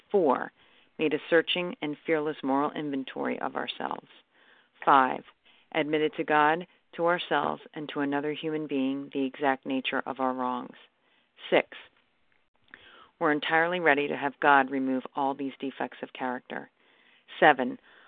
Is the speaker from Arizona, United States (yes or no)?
no; Collegeville, Pennsylvania, United States; I'm from Collegeville, Pennsylvania, and here are the 12 steps of OA.